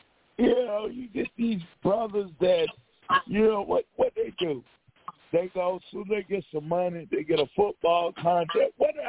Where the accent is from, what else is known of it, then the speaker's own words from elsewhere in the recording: Virginia, United States; Hey, Alpha Male. Yeah. I'm from Virginia.